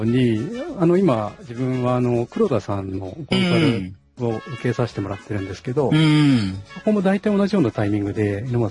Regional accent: Hamamatsu, Shizuoka, Japan; now in Hokuto, Japan; ですね、静岡県の浜松市出身です。

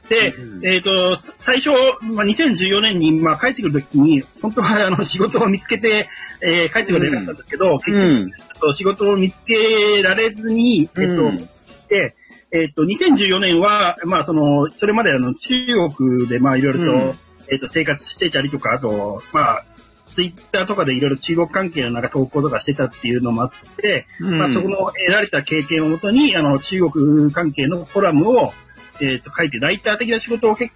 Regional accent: Hokkaido, Japan; moved away as an adult; also born or lived in Tokyo; 20代の頃は、北海道から、まあ、東京に上京してきて

